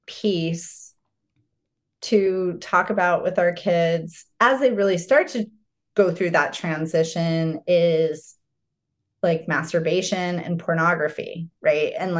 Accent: Arizona, United States; my mom gathered a bunch of my girlfriends and I grew up in Arizona.

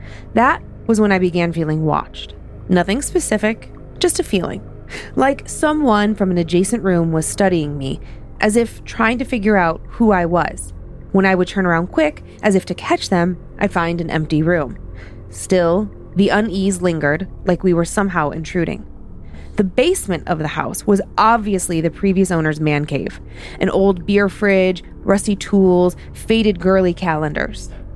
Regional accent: Wisconsin, United States; now in Georgia, United States; We never thought we'd be living in Georgia. … I'm from Wisconsin originally and spent some grad school years in Eastern Washington.

